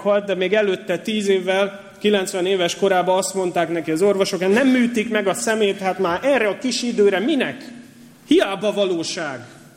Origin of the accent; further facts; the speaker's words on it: Budapest, Hungary; nekünk is nagy kertünk volt Budapesten, ahol felnőttem